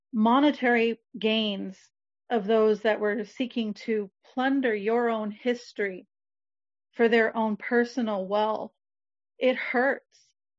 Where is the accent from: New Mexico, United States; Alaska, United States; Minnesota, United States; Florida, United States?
Alaska, United States; I'm Tlingit from Southeast Alaska